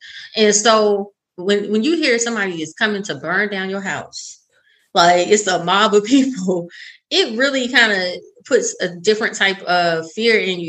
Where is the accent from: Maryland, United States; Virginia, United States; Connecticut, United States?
Maryland, United States; So like I said, again, I'm originally from Maryland, PG County, Maryland.